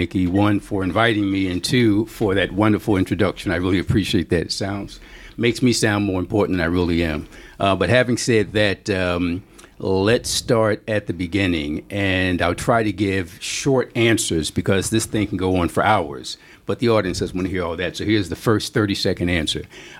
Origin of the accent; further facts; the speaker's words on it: Philadelphia, Pennsylvania, United States; I was born and raised in Philly. I went to great schools. I went to Masterman. I went to Cheney.